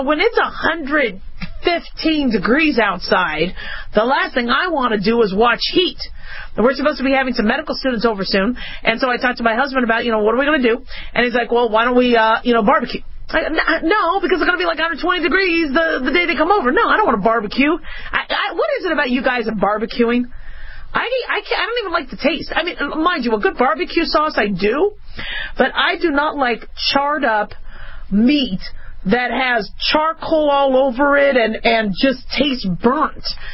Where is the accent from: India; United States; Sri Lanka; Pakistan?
United States; Phoenix, Arizona; also born or lived in Los Angeles; I remember, I was born in L.A., so, you know, would see rain. And then when I grew up in Phoenix, it was just, you know, you saw a lot of suns.